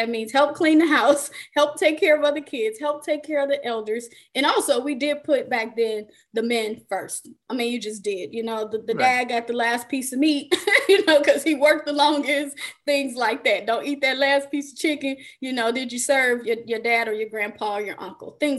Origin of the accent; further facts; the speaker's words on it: Chicago, Illinois, United States; But I am from Chicago. That's how you get resilient.